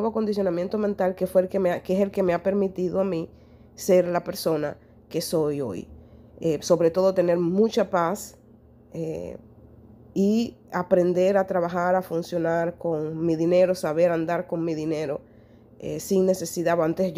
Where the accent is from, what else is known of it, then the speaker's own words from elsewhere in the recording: Cuba; now in Netherlands; Yo que soy cubana, vengo de Cuba. Gracias a Dios, desde que empecé con el desarrollo personal, cuando me fui a vivir a Holanda, llevo muchos años trabajando en mí.